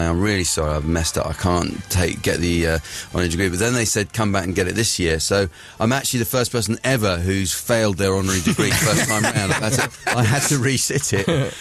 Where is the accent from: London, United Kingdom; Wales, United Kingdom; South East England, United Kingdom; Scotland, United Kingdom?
South East England, United Kingdom; Winchester; where I grew up in Winchester.